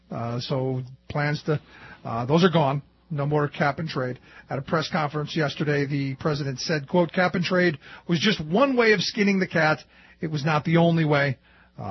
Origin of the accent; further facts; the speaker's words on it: Cleveland, Ohio, United States; Look, I grew up in Cleveland, home of one of the worst environmental disasters with a river that caught on fire